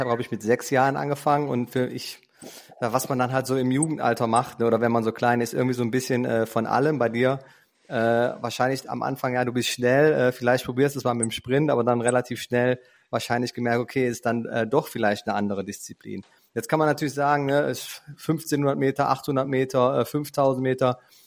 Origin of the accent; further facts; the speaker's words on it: North Rhine-Westphalia, Germany; Er kommt tatsächlich aus meiner Heimat in der Nähe von Aachen.